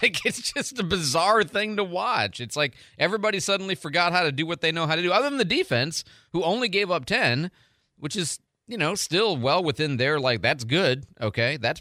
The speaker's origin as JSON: {"language": "English", "town": "Pontiac", "region": "Michigan", "country": "United States", "tie": "born there", "said": "you got to understand I was born in the Detroit area. I was born in Pontiac, Michigan"}